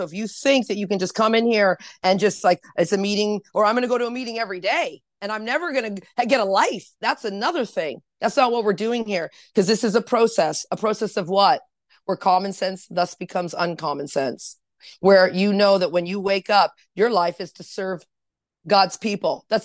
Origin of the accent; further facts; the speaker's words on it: Anaheim, California, United States; now in Toronto, Canada; I'm from California, Orange County, Anaheim to be exact, Disneyland to be exact.